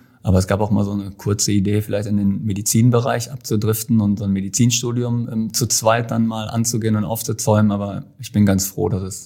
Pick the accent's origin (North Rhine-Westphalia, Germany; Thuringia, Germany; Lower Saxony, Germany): North Rhine-Westphalia, Germany; Wetter an der Ruhr; also born or lived in Bavaria; gebürtig aus Bayern und dann haben sich meine Eltern relativ früh getrennt und ich bin mit meiner Mutter und meinem Bruder nach Wetter an der Ruhr gezogen, sprich ins Ruhrgebiet und bin dementsprechend im Ruhrgebiet auch aufgewachsen